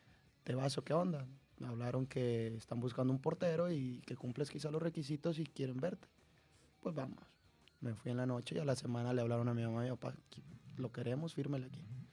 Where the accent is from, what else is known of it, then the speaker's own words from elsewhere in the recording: Durango, Mexico; moved away; desde el momento en el que yo salí de Durango